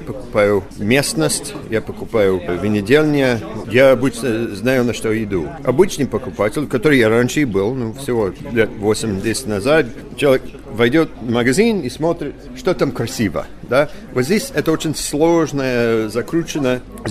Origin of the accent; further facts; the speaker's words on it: United States; now in Russia; Я родом из Америки, я каждый год, когда еду летом к своим родным